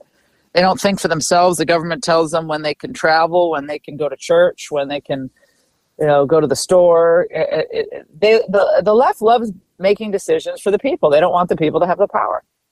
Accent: Connecticut, United States; I grew up in Connecticut. It's a beautiful state.

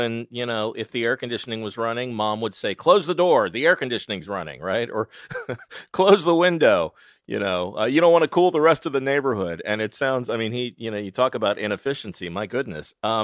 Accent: Southern United States, United States; I mean, I grew up in the South where if you didn't have an air conditioner, you just sweat to death.

